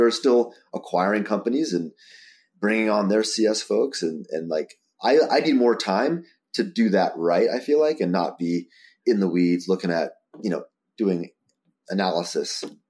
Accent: New Jersey, United States; I grew up in Jersey, by the way, Christy.

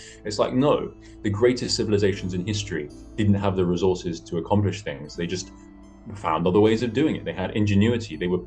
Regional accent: England, United Kingdom; So whether as an Englishman as well, we have a staunch tradition of being people who, all over the world continue our national character.

